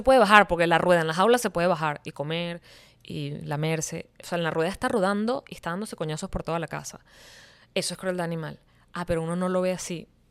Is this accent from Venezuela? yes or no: yes; Venezuela; Pero, por ejemplo, en mi país, Venezuela, no hay santuarios, hay zoológicos.